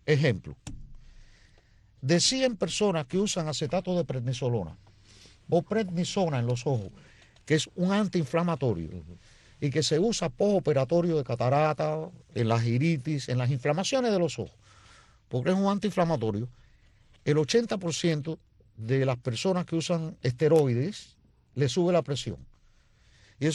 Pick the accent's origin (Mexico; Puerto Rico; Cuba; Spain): Cuba; como somos cubanos